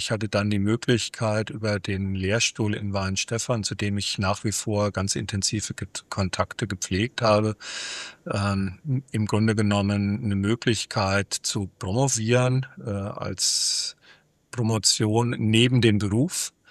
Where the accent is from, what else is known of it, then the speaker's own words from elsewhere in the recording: Southern Germany, Germany; Als Süddeutscher war das natürlich schon ein Schritt in den Norden